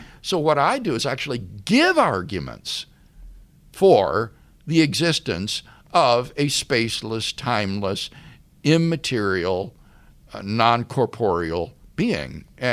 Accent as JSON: {"language": "English", "town": "Keokuk", "region": "Iowa", "country": "United States", "tie": "born or raised there", "also_born_or_lived": "Peoria", "said": "But that doesn't undermine my knowledge that I was born in Peoria, Illinois and raised in Keokuk, Iowa."}